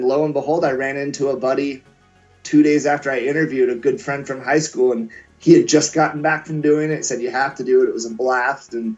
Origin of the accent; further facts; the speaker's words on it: Montana, United States; cause I'm originally from Montana. So my family's got a lot of country boy in us.